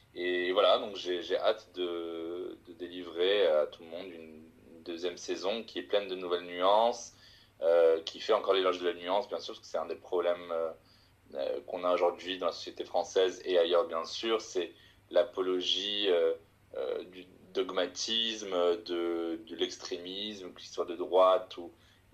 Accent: Morocco; Je suis un vieux jeune homme de 32 ans. Je suis né au Maroc. J'ai été élevé là-bas, dans une culture, on peut dire, arabo-musulmane. Je suis citoyen marocain et citoyen français, fier d'être les deux.

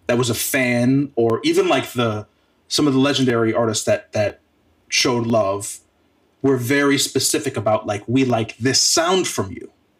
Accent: Wisconsin, United States; especially growing up in Wisconsin.

